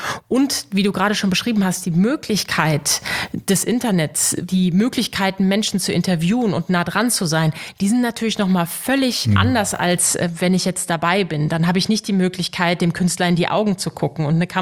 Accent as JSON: {"language": "German", "town": "Dortmund", "region": "North Rhine-Westphalia", "country": "Germany", "tie": "born or raised there", "lives_now": "Hamburg, Germany", "said": "Ich bin gebürtige Dortmunderin, wohne jetzt aber in Hamburg."}